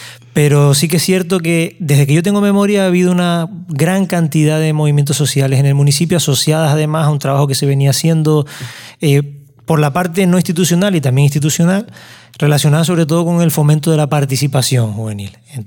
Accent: Los Realejos, Canary Islands, Spain; Desde donde yo soy, del Realejo Bajo, el Risco de Tigaiga te impide ver el Teide.

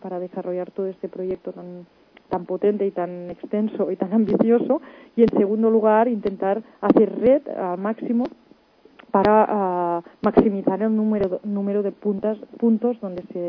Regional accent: Catalonia, Spain; Spanish is a second language; Soy muy catalana en ese aspecto

